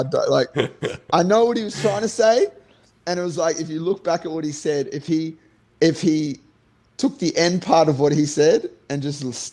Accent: South Africa; like from like being that I'm from South Africa and knowing, you know, you got to support

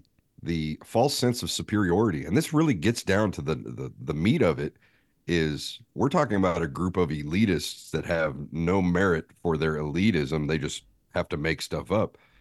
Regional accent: Hawaii, United States; It's just, well, I'm Hawaiian and you're a Haole

